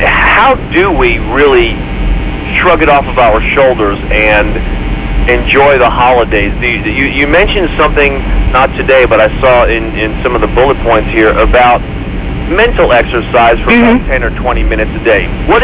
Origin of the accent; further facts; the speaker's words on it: New Jersey, United States; I'm from New Jersey.